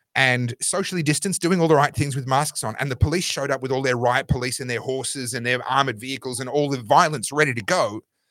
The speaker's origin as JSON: {"language": "English", "region": "Victoria", "country": "Australia", "said": "my home state of Victoria and myself personally, we walked through the valley of the shadow of death."}